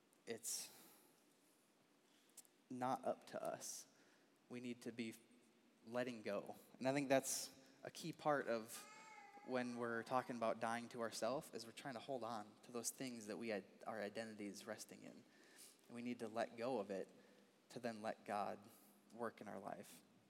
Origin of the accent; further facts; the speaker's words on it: Wisconsin, United States; I didn't really even know where South Dakota was on the map back then. I grew up in Wisconsin, by the way.